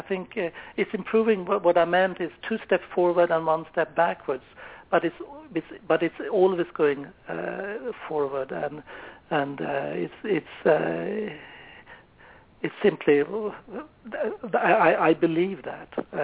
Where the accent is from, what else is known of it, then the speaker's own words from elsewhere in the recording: Sweden; When I grew up in Sweden, and we had practices once a week to go down in the bomb shelter if there was a nuclear explosion, atomic bomb.